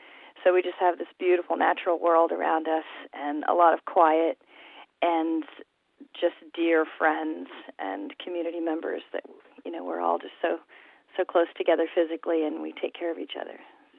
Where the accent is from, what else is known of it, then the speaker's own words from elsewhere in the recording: North Carolina, United States; also born or lived in California; I sort of took that as my logo when I moved from California back to North Carolina, which is, you know, home.